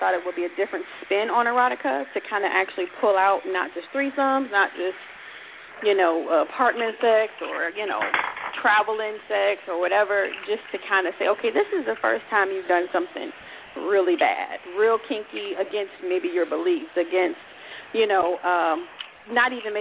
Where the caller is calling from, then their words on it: Houston, Texas, United States; 713 calling from Houston.